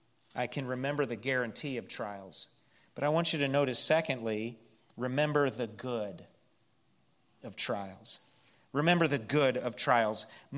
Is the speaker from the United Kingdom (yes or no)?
no; Missouri, United States; I remember growing up in West St. Louis County in the city of Pond